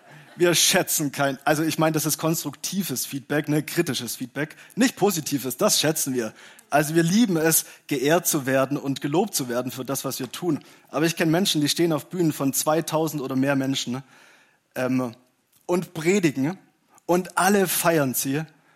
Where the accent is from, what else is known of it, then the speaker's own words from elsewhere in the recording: Baden-Württemberg, Germany; Aber ich bin auch Schwabe.